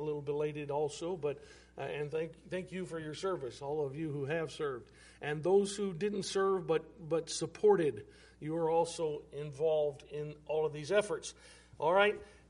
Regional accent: Missouri, United States; also born or lived in Alaska; Well, I was from Missouri originally, and there was a base in Missouri, so I chose it.

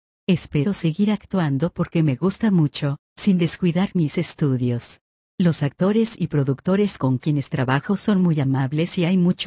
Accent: Goodyear, Arizona, United States; born there; Nací en la ciudad de Goodyear, Arizona.

